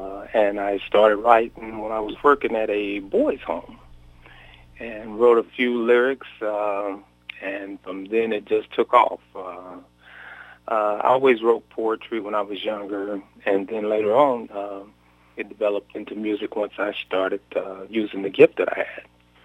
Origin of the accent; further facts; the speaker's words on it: Missouri, United States; also born or lived in Oklahoma; Well, I was originally from Missouri and I moved to Oklahoma for about 9 years. Then I moved back to Missouri.